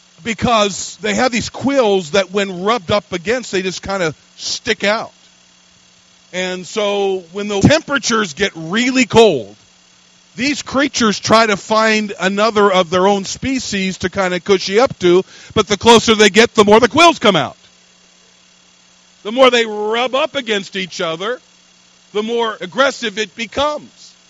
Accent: Washington, United States; I'm from the American West, graduated from high school in northeastern Washington State. All of my rootage and moorings are out west, and happen to have come to the Midwest after leaving Bible college training

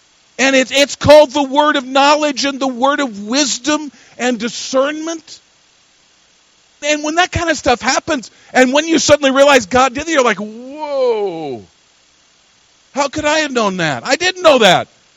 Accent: United States; born there; I hadn't been out of the country except to Canada. I was born on the Canadian border, hello.

